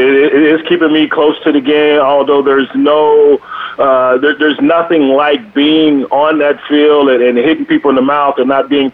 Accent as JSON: {"language": "English", "country": "Jamaica", "said": "I'm Jamaican. I got about 10 jobs."}